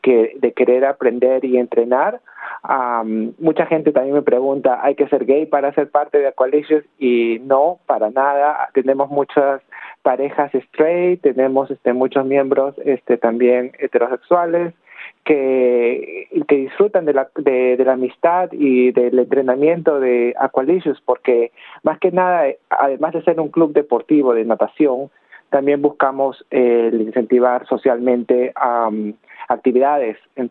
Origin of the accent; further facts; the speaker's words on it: Peru; now in Australia; yo había nadado anteriormente en mi país de origen, en Perú, pero dejé de nadar competitivamente, y cuando vine aquí a Australia